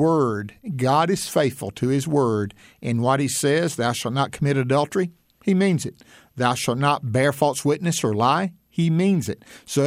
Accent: Mississippi, United States; I was raised in Mississippi here, not far from our headquarters.

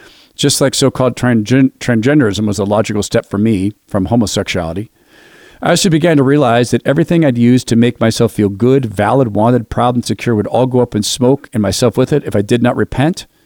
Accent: Los Angeles, California, United States; also born or lived in Arkansas; I was an unmoored adolescent growing up in Los Angeles. One of the reasons we moved there from Arkansas was so I could be a child actor.

